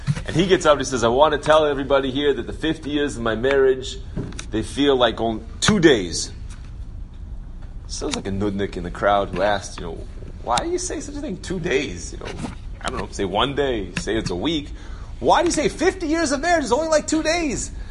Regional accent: California, United States; accent: Californian; if you can't understand my Californian accent, then please feel free to ask.

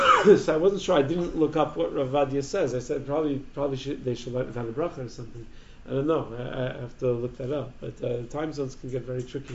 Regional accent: New York, United States; I don't know that many people that do that, and I'm from the Five Towns, but maybe something like that would be different.

